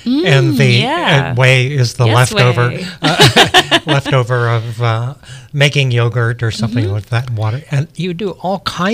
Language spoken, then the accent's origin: English; California, United States; I'm from West Sonoma County.